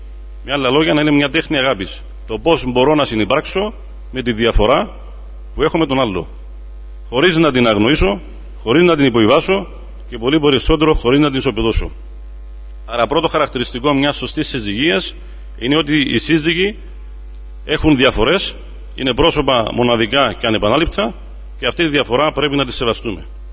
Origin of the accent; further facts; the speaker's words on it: Limassol, Limassol District, Cyprus; Εγώ κατάγομαι από την Λεμεσό